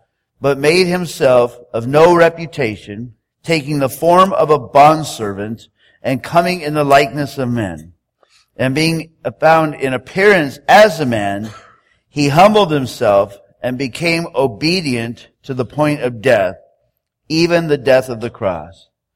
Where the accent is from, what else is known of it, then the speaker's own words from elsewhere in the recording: San Diego, California, United States; Because I'm from San Diego. I'm a Charger fan.